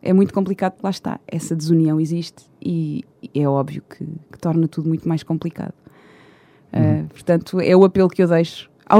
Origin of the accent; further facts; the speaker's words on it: Portugal; o que está incutido muito na nossa mentalidade enquanto portugueses